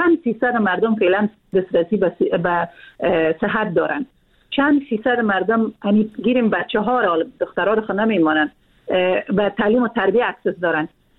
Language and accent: Persian; Afghanistan; چون 40 سال افغانستان در جنگ بوده، ما در جنگ تولد شدیم، در جنگ بزرگ شدیم